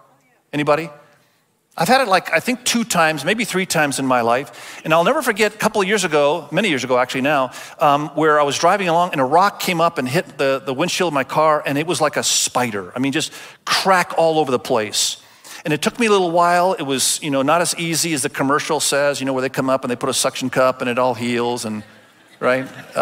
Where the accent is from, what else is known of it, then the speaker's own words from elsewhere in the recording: Indonesia; Perspective. I was raised in Indonesia, and I went to boarding school